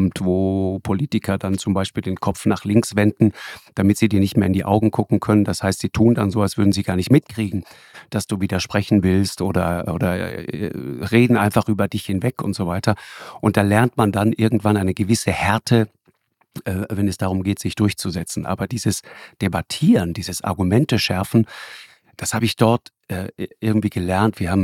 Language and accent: German; Tyrol, Austria; Sondern das hat eine andere Tradition hier bei uns in Tirol im weitesten Sinne.